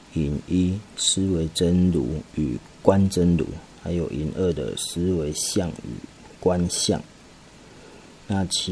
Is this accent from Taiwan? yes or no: yes; Taiwan; 好像我们台湾人对于马来西亚的一种水果，我们也没有看过